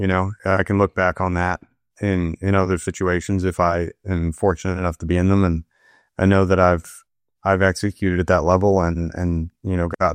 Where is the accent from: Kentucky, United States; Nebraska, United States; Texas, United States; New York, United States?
New York, United States; It's, you know, my home state in New York at Bethpage.